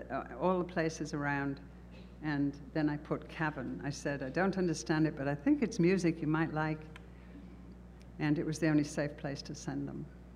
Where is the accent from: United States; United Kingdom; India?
United Kingdom; Bootle, North West England; born there; I'd like to go one in Bootle, Liverpool. I was born in Bootle.